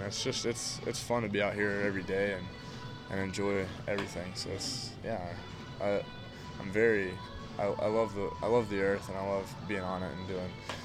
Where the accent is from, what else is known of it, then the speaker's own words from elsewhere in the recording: Tennessee, United States; I'm like, nah, I'm from Tennessee.